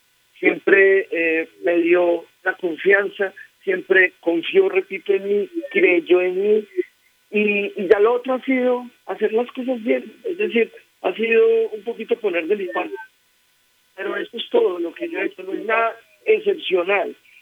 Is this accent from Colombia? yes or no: yes; Antioquia, Colombia; Yo soy antioqueño, pero ya de todo el país, porque he tenido una oportunidad preciosa de poder ejercer mi profesión en Bogotá y recorrer diferentes partes del país.